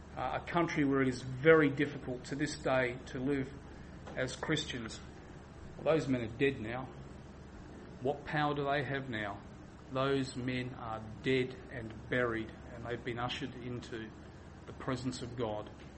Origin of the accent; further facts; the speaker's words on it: Adelaide, South Australia, Australia; because I'm from Adelaide, and this sort of stuff would often come up in the papers.